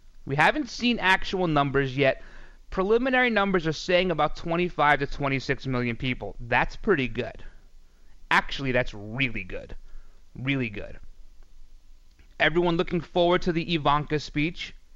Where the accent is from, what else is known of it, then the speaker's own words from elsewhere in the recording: New York, United States; I'm a New Yorker. There's a lot of New York stuff in the video.